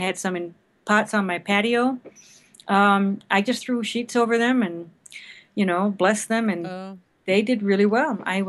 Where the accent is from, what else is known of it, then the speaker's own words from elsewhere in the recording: Puerto Rico; I grew up in Puerto Rico in the tropics